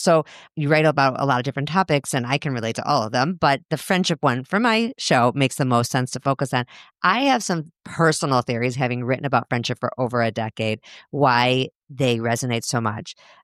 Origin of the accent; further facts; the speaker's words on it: Chicago, Illinois, United States; moved away as an adult; now in Minnesota, United States; I didn't grow up in Minnesota. I still keep in touch with the friends I grew up with in Chicago, a lot of them. I've been here 25 years.